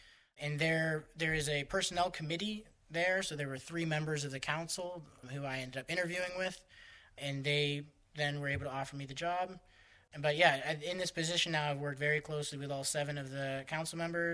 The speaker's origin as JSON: {"language": "English", "town": "Pittsburgh", "region": "Pennsylvania", "country": "United States", "lives_now": "Erie, United States", "said": "I came from Pittsburgh, so I'm not at all scared of hills."}